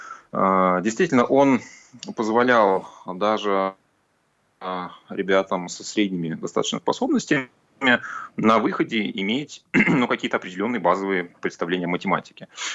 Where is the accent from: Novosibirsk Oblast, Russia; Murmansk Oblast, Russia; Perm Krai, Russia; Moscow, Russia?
Moscow, Russia; Zelenograd; большую часть школьной своей поры я провел у себя в родном городе Зеленограде, и уже в 10 классе я попал в московскую школу-интернат номер один